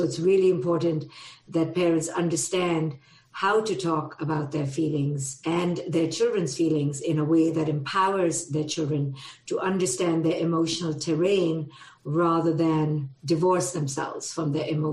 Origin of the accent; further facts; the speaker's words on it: India; now in United States; the culture I was growing up in, which is India, I grew up in India